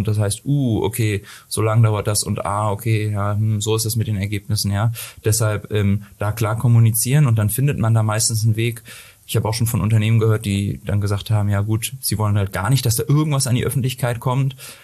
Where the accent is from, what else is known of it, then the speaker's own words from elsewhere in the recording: Hamburg, Germany; now in Karlsruhe, Germany; Eigentlich komme ich aus Hamburg bin dann zum Studium hierher gekommen